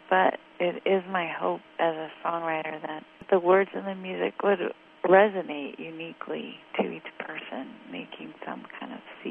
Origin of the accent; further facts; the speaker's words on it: Cincinnati, Ohio, United States; I'm from Cincinnati, Ohio.